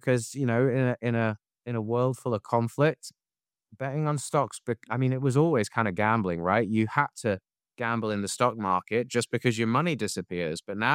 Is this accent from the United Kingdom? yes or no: yes; United Kingdom; because I'm British, right?